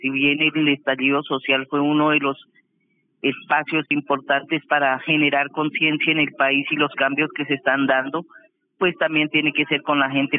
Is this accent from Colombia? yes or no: yes; Cauca, Colombia; primero yo soy de Tierra Adentro. Tierra Adentro es el municipio de Páez e Inza.